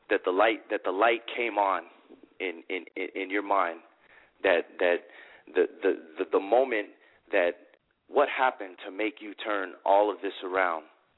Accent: Phoenix, Arizona, United States; I am from Phoenix, Arizona.

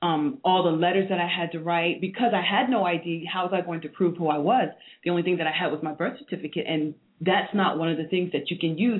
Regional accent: New York City, New York, United States; No, I'm from Hell's Kitchen.

